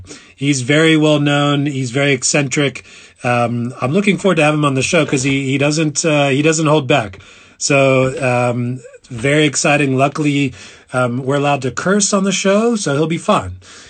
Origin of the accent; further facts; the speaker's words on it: United States; And being an American, obviously, I love this cap.